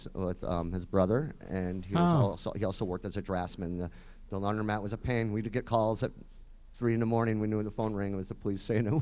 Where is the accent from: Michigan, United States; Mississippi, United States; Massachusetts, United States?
Michigan, United States; Detroit; born there; accent: Michigan; And when you say, well, I was born in Detroit, out to the hospital, they don't believe you, or they think you're just trying to put on an accent.